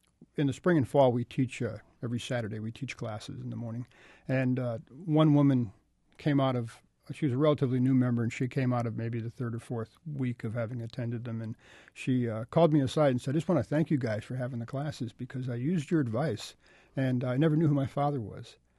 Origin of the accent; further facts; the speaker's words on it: Connecticut, United States; I'm a Flylander from Connecticut